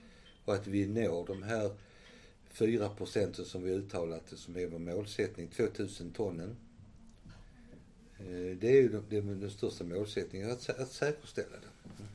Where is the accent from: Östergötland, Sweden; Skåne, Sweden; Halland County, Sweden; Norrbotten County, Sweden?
Skåne, Sweden; Helsingborg; vi kommer från Helsingborg. Jag bor på Sofierovägen, jag bor nära Sofiero.